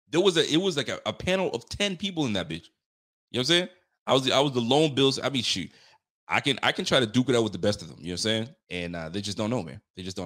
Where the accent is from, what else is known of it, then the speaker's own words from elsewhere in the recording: Canada; They think because I'm Canadian, I'm sweet.